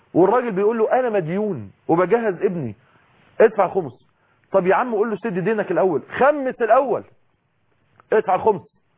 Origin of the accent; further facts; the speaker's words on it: Egypt; وزي ما هو معروف عندنا في مصر مثلا الام بتعمل ايه؟